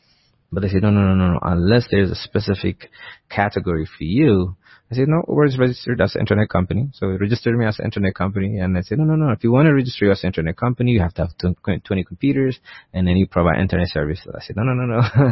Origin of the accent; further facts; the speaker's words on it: United States; I said, no, I grew up in the States and I have nothing